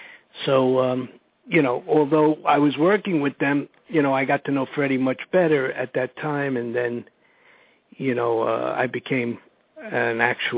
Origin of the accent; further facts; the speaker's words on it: Bronx, New York, United States; I'm also from the Bronx